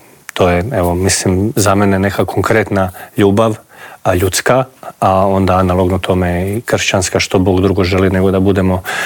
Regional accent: Slavonia, Croatia; ja sam Slavonac i mi imamo svoje običaje

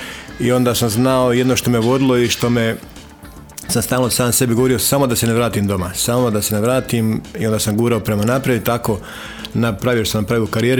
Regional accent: Livno, Federation of Bosnia and Herzegovina, Bosnia & Herzegovina; Da, točno je, kao djeca sam počeo da igram nogomet tamo.

